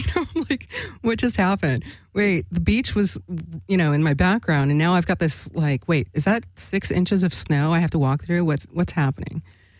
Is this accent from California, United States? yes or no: yes; Los Angeles, California, United States; born there; I was born in East LA back in the, I don't know, let's just say really groovy-licious years.